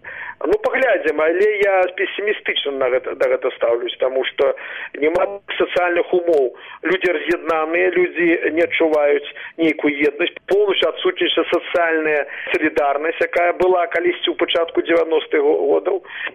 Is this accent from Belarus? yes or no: yes; Belarus; Ми, білоруси, повинні вибрати шлях у Європу.